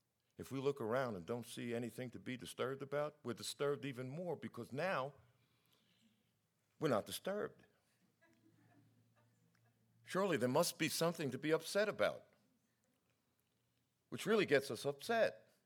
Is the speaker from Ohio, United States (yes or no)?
no; Brooklyn, New York, United States; I know holy. I know hell. I'm from Brooklyn.